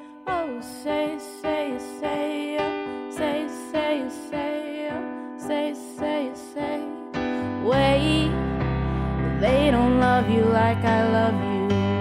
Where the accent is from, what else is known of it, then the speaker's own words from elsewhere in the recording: India; because I'm Indian and I'm super hairy.